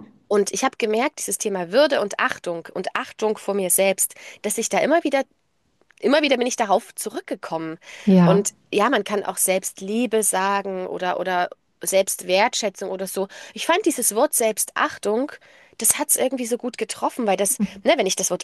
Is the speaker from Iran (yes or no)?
no; East Germany, Germany; born there; ich bin noch in der DDR geboren